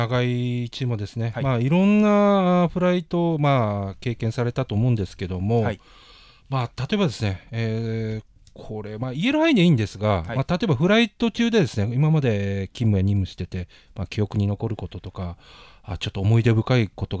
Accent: Miyakojima, Okinawa, Japan; 私も宮古島出身なんで

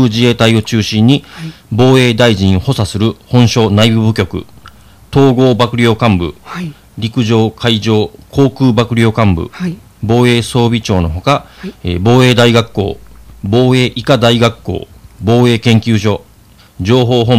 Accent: Osaka, Japan; 北関東防衛局や南関東防衛局での勤務を経て、今年4月、約10年ぶりに故郷の大阪に戻ってきました。

